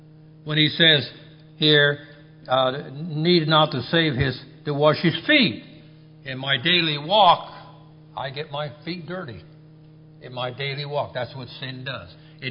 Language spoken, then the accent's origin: English; Ohio, United States; now unless you're in Ohio, then it's washed. I'm from Ohio.